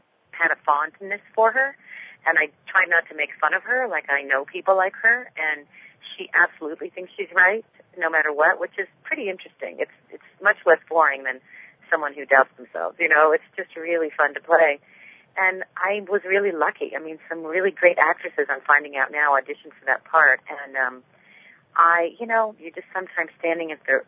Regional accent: San Diego, California, United States; I was born and raised in San Diego, right on the border, so I spent my whole childhood hearing people destroy the beautiful Spanish language

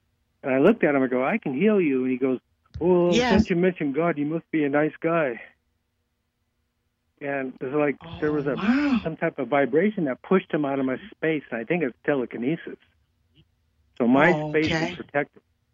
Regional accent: Seattle, Washington, United States; It happened in Seattle, Washington. I'm from Seattle.

